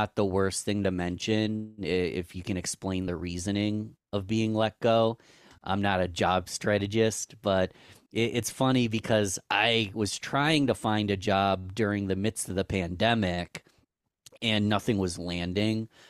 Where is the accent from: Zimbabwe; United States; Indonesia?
United States; Rochester, New York; I'm from Rochester, New York, in the United States.